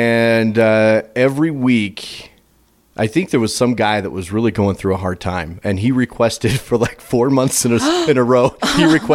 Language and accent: English; Star Valley, Wyoming, United States; also born or lived in Idaho; So, I grew up here in Star Valley and was born actually in Idaho, but I couldn't handle it. So at the age of about 2 years old, I made my family move to Wyoming.